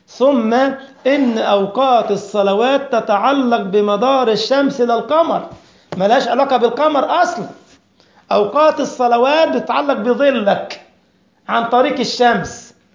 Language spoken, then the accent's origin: Arabic; Egypt; now in Germany; أنا هنا في ألمانيا توقيتنا دلوقتي الساعة كام؟ 9:30 و5 هي في مصر نفس التوقيت عندي في بلدي مصر 9:30 و5 بالليل.